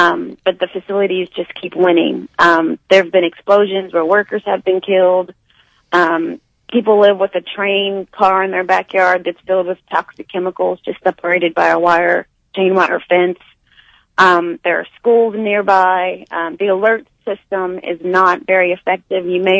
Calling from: Louisville, Kentucky, United States; I'm calling from Louisville, Kentucky.

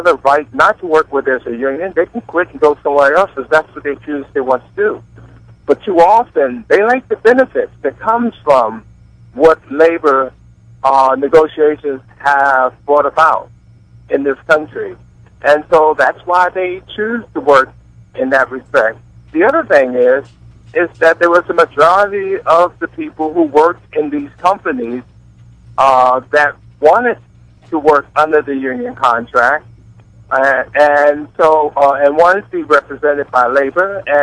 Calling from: Washington metropolitan area, United States; I'm calling actually from the Beltway.

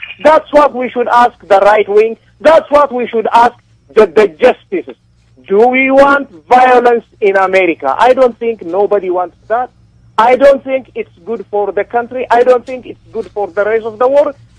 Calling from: Arlington, Virginia, United States; I'm calling from Arlington, Virginia.

